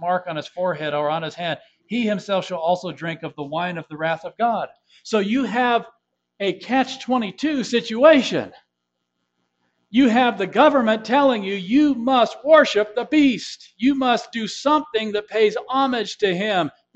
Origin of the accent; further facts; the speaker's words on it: United States; Yes, I'm an American, and I like America. I love America.